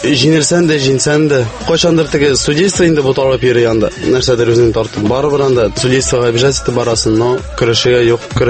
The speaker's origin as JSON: {"language": "Tatar", "town": "Aitavyl", "region": "Bashkortostan", "country": "Russia", "said": "Мин үзем Башкирдан, Айтавылдан."}